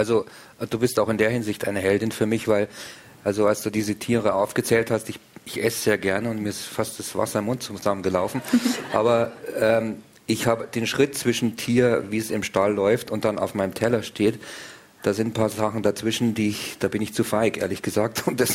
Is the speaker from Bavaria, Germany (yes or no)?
yes; Munich, Bavaria, Germany; ich bin in München aufgewachsen und 1963 geboren. Und so eine typische Nachkriegsgeneration in Deutschland.